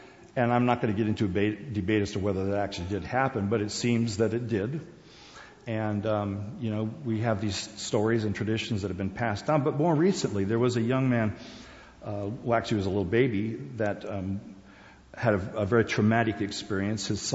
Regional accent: South Korea; moved away; And so I was raised in Korea. Some of the first words that I spoke were Korean words.

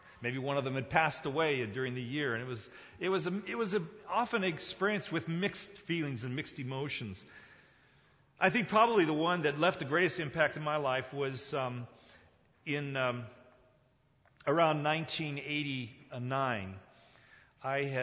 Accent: South Korea; now when I was a child growing up in Korea, we had this big stone wall that surrounded our compound.

